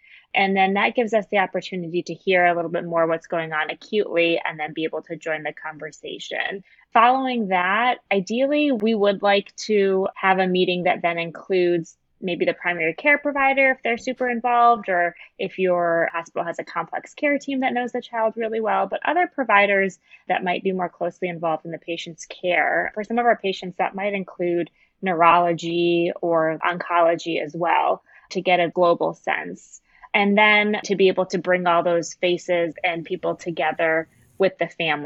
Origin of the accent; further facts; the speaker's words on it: Ann Arbor, Michigan, United States; now in Washington, United States; I'm from the Midwest originally. Ann Arbor, Michigan is my hometown. And then I transplanted to DC for med school